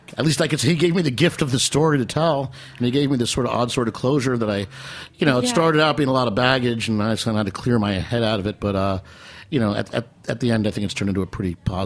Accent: Metuchen, New Jersey, United States; We've been all the way to Metuchen, New Jersey, my hometown

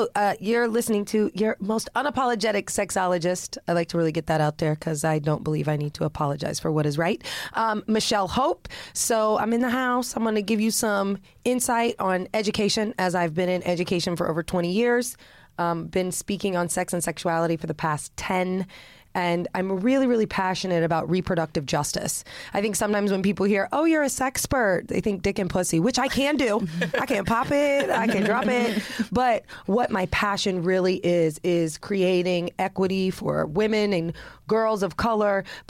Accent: Indiana, United States; I grew up in Indiana.

